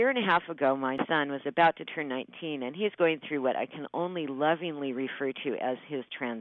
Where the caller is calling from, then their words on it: Ashland, Oregon, United States; I'm from Ashland, Oregon.